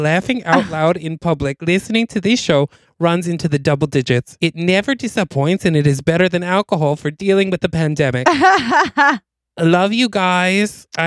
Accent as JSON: {"language": "English", "town": "Albany", "region": "New York", "country": "United States", "accent": "Albany", "said": "Which I kind of already have, I think, because it's an Albany accent also."}